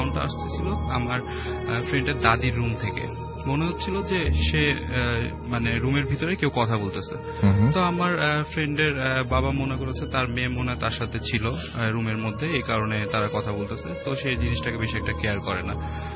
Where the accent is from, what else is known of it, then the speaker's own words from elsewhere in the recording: Mirpur, Dhaka Division, Bangladesh; মিরপুর থেকে এসেছি।